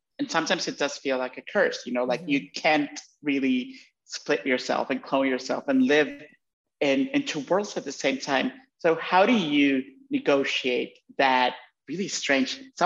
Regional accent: Honduras; moved away; also born or lived in New York; I'm currently in my home country, in Honduras. I hadn't been here in over a decade, and I left New York and I relocated here for a while.

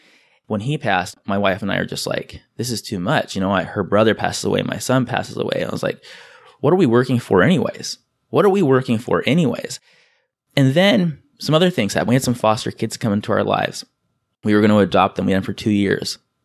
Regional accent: San Diego, California, United States; And I'm from San Diego.

